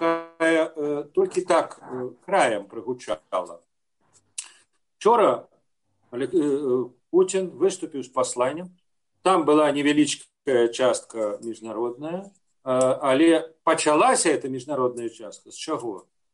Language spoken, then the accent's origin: Russian; Belarus; белорусы, то вас про свое пытаемся